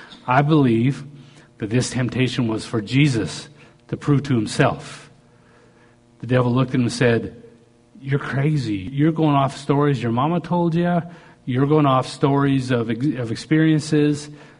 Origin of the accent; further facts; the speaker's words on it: Canada; You know, I'm a Canadian mountain boy.